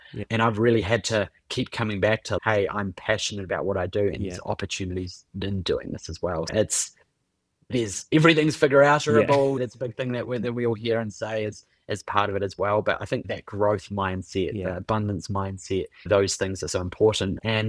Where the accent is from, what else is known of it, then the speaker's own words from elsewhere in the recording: New Zealand; I'm also from New Zealand. I love spending time in New Zealand and seeing family there and friends.